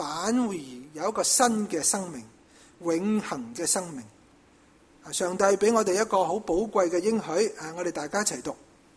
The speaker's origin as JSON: {"language": "Chinese", "country": "Canada", "said": "我们加拿大人很喜欢孭 BB 在前面"}